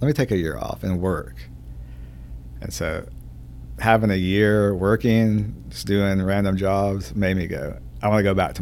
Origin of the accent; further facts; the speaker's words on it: Junction City, Arkansas, United States; also born or lived in Ruston, United States; Well, I was raised in Junction City, Arkansas, and around my junior year, I lived in Ruston and went back and forth from Ruston to Junction City for school.